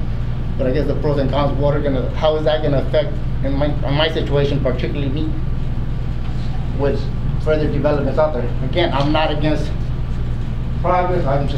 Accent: Los Angeles, California, United States; I grew up in East LA.

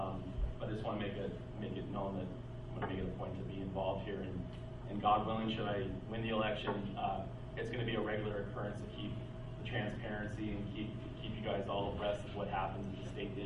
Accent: Las Vegas, Nevada, United States; I grew up in Las Vegas.

